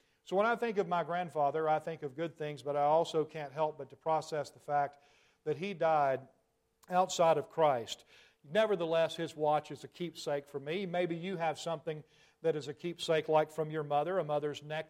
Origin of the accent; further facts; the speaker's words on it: Tennessee, United States; As you can tell, those who are visiting, I'm a Tennessee boy. You can probably hear that in my accent.